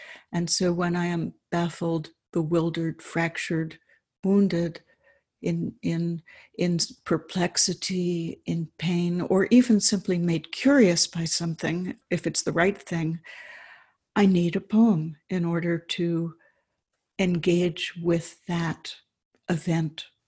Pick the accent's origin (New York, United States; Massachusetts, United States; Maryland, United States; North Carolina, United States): New York, United States; New York City; And, you know, I grew up in New York City. It was a world of concrete.